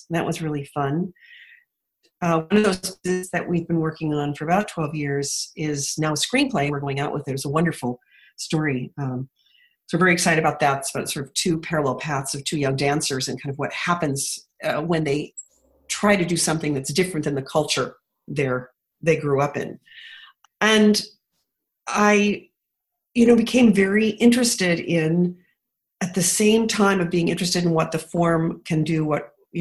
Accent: Hollywood, California, United States; I grew up in Hollywood, California, in a kind of bohemian environment.

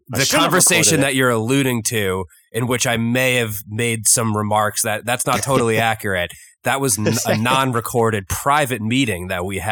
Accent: New York, United States; I obviously looked up, you know, my home state of New York and found that pistachio was the most popular.

